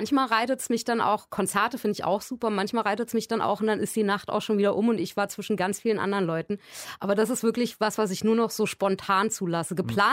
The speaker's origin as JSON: {"language": "German", "region": "Berlin", "country": "Germany", "tie": "born or raised there", "said": "ich bin ja aus Berlin und habe meine Teenagerzeit und die Twenzeit und alles hier verbracht. Ich habe nie woanders gelebt."}